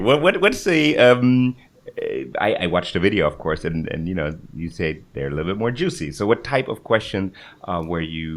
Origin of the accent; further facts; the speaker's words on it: Berlin, Germany; Oh, no, in my hometown. I thought, except your hometown. In my hometown. Oh, my God. In Berlin...